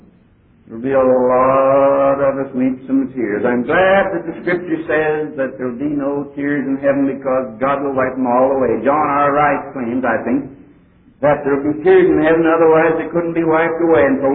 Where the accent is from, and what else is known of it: Pennsylvania, United States